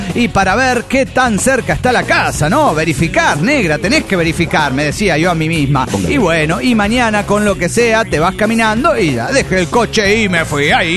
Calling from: Golden, Colorado, United States; de Golden Colorado.

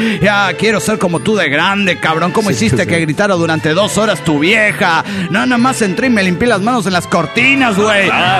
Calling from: Tláhuac, Mexico City, Mexico; Soy el de Tlahuac, México.

